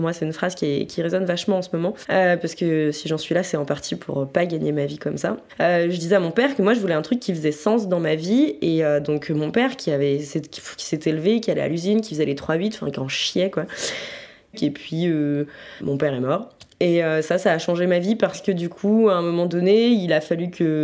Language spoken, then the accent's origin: French; Auvergne-Rhône-Alpes, France; born there; Je suis née en Haute-Savoie, dans une famille nombreuse recomposée où c'était assez le bordel.